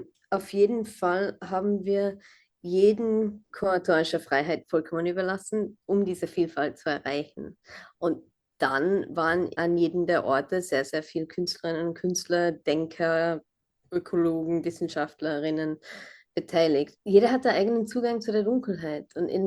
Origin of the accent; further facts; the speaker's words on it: London, United Kingdom; ich bin zwar in London aufgewachsen, aber habe jeden Sommer in den Bergen in Pakistan verbracht.